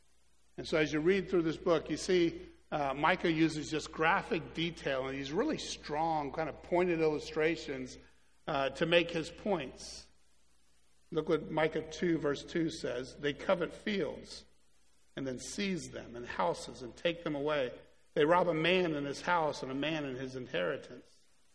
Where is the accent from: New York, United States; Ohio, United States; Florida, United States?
Florida, United States; Ocala; So now I say … I'm from Florida. It's a little city called Ocala.